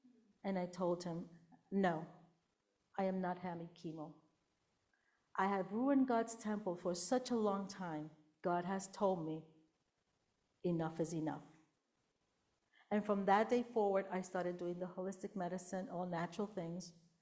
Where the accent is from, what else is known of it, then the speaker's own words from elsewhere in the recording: Puerto Rico; when I grew up in Puerto Rico